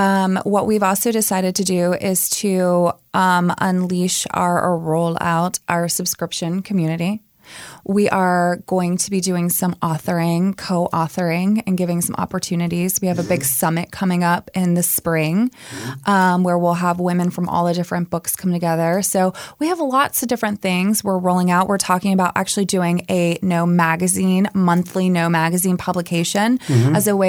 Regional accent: Raleigh, North Carolina, United States; I'm from Raleigh

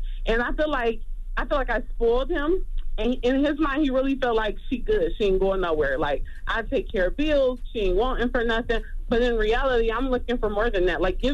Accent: Detroit, Michigan, United States; I'm from Detroit, so I'm a little messed up too. You know, I done seen a lot.

